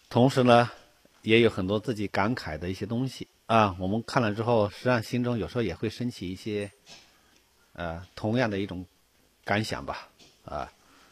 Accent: China; 咱们是中国人啊，中国人善于总结的

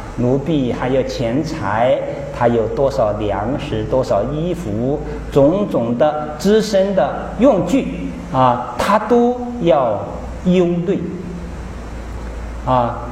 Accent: China; 现在我们中国人活得很苦，就是真的是几座大山压得他没办法

